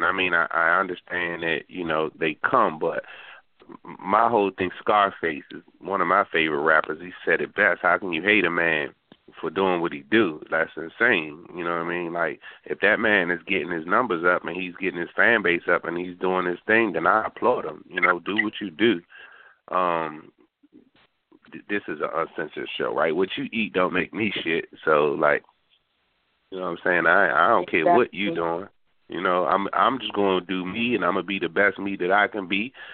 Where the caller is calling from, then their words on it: Virginia, United States; We're calling out of the DMV, Washington Metropolitan Area, VA, 2 up, 2 down.